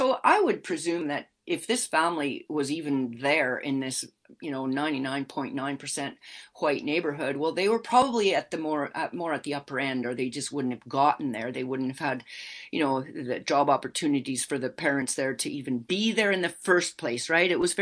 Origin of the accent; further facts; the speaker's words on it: Edmonton, Alberta, Canada; I grew up in Edmonton in a, I would say it's a middle class neighborhood, and it was really all European stock people. It was really about 99.9% white people.